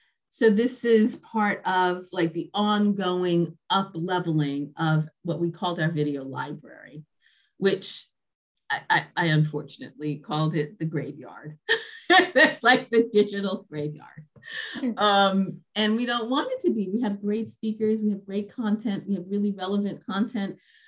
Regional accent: Brooklyn, New York, United States; Born and raised in Brooklyn, went to college, went to Harvard undergrad, went to Harvard Business School.

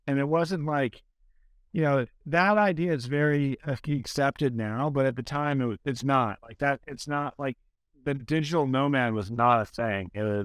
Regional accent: Portland, Oregon, United States; I grew up in and around Portland, Oregon. And as a kid, I spent a ton of time outside

